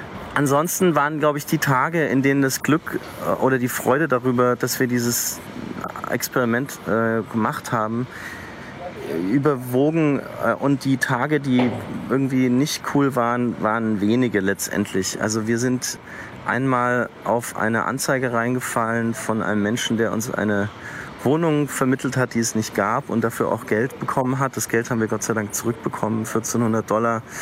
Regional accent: Nuremberg, Bavaria, Germany; ich kenne die Stadt jetzt viel besser als meine Heimatstadt Nürnberg.

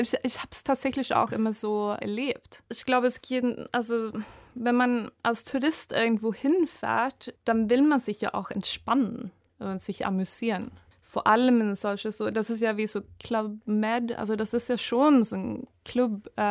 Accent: Sweden; Ich komme ja aus Schweden, bin vielleicht so ein bisschen pessimistischer.

